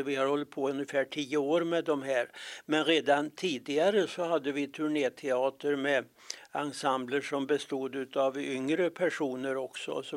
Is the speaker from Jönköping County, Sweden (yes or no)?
no; Vara, Västra Götaland County, Sweden; vi är huvudsakligen från Vara, så det var ganska naturligt med det namnet.